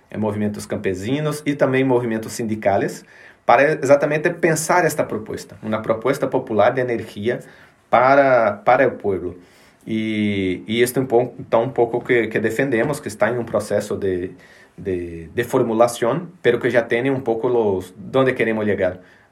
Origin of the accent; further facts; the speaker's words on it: Brazil; explotando mi riqueza en mi país, en mi territorio, y yo que soy de este territorio no puedo escoger la energía